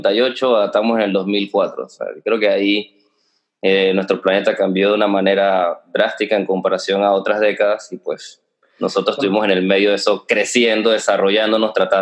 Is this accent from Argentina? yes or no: no; Panama; moved away; te acuerdas de Panamá, de dónde vienes, y salen a relucir las cosas que tú tienes o aprendiste de tu país